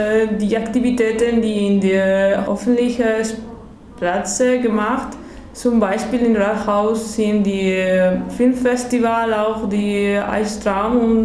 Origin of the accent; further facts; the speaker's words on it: Salamanca, Castile and León, Spain; German is a second language; Ich komme aus Salamanca, Schweden, Madrid und Portugal. Sind westlich von Madrid, 200 Kilometer. Salamanca ist nicht so groß, aber er hat 160.000